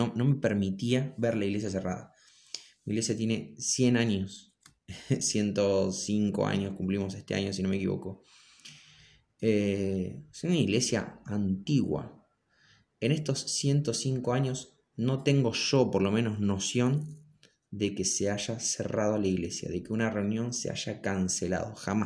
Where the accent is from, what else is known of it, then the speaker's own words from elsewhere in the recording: Argentina; hace más o menos 2 semanas y media que en mi país, Argentina, se declaró el confinamiento forzoso.